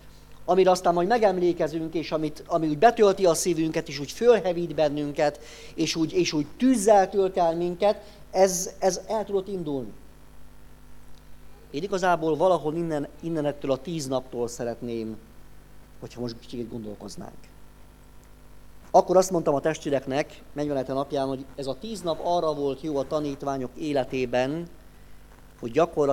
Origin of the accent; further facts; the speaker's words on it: Great Hungarian Plain, Hungary; Én alföldi gyerek vagyok